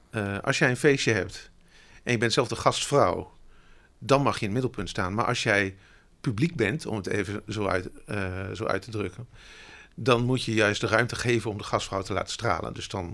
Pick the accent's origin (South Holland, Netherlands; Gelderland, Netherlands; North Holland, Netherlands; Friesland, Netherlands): Gelderland, Netherlands; Ik ben geboren en getogen in de Achterhoek. Ik ben een boerenzoon